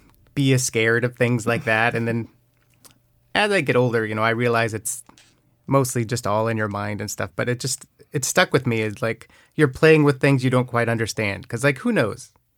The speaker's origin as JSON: {"language": "English", "town": "Newberg", "region": "Oregon", "country": "United States", "tie": "born or raised there", "said": "I grew up in Oregon. It's a town called Newburg."}